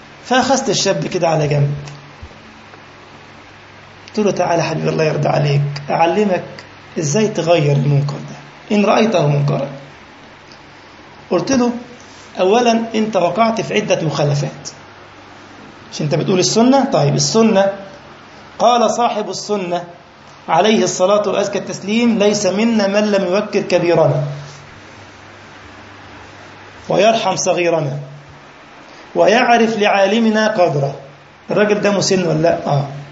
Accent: Egypt; انا متعود عندنا في مصر كما تعلمون في مواصله اسمها الميكروباص

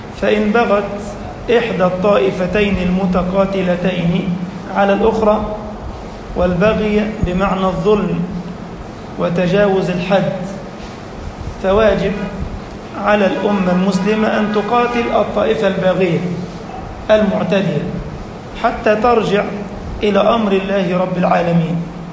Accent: Egypt

